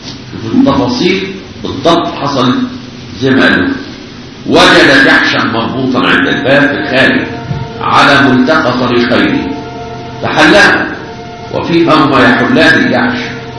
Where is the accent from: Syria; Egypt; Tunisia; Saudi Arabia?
Egypt; يعني يمكن احنا كمصريين صعب علينا ان نتصور الجبال مأهولة بالسكان